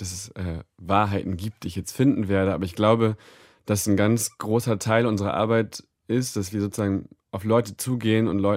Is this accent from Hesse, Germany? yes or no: no; Lower Saxony, Germany; Ganz grob, ich komme aus Niedersachsen, ich werde über die Elbe gehen.